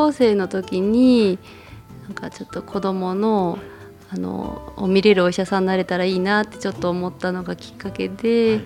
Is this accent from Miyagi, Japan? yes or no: no; Matsudo, Chiba, Japan; 松戸市です。